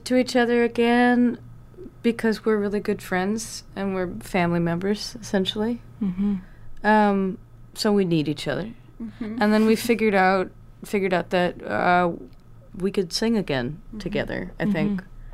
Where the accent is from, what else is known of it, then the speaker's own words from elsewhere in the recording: Massachusetts, United States; I grew up in Massachusetts in a place that has a lot of folk roots